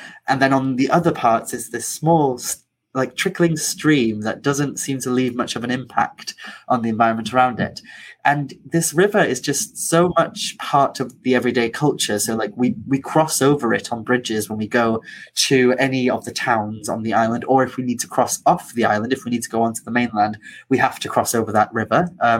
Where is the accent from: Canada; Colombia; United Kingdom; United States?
United Kingdom; Anglesey, Wales; I grew up on Ynysmon, as I mentioned in the beginning. Ynysmon is an island that is very well known for its agriculture and its history of like feeding the rest of Wales and such, its farming traditions.